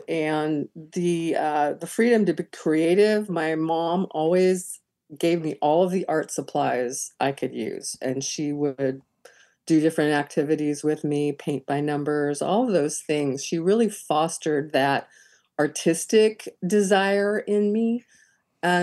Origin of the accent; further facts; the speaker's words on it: Colorado, United States; also born or lived in Kansas; So I was a bit of a loner. I came from Kansas. And most of my childhood, I grew up in Colorado, which is absolutely gorgeous.